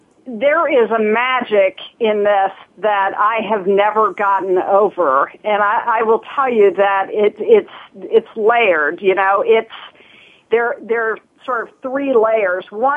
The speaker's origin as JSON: {"language": "English", "region": "Ohio", "country": "United States", "tie": "born or raised there", "said": "I grew up in Southern Ohio, and I went to an event in southern Ohio, close to where I grew up."}